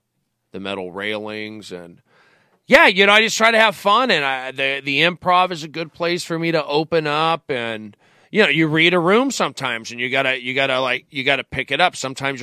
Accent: Tarzana, California, United States; growing up in Tarzana, I got picked on a lot.

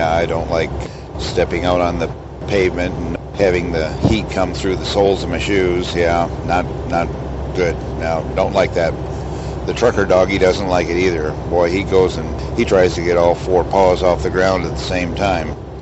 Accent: Michigan, United States; Being born and raised in Michigan, about an hour north of Detroit, I do not miss the jungle drums.

